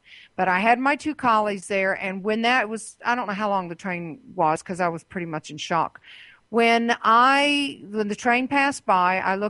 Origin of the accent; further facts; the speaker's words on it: Georgia, United States; from Georgia. So what question do you have for us? Yeah, we're pretty southern down here.